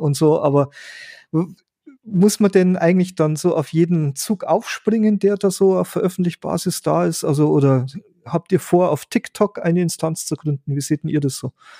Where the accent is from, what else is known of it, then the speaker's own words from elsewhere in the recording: Bavaria, Germany; ich komme aus Bayern, ihr aus Baden-Württemberg